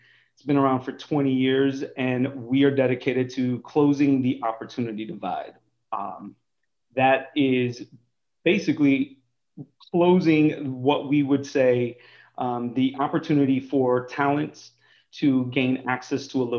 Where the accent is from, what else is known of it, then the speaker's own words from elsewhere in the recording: Bradenton, Florida, United States; just recently came back home to Tampa Bay. I grew up in Bradenton, Florida.